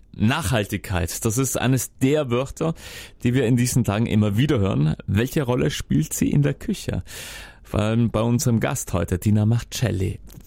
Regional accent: Trentino-Alto Adige, Italy; Wie gut sind wir Südtiroler, wenn es um die Ausbildung geht, aufgestellt?

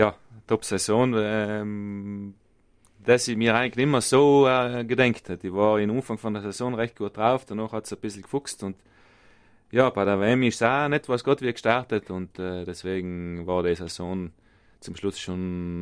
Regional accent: Trentino-Alto Adige, Italy; Wenn ich es so willst, dann fühle ich mich als Südtiroler

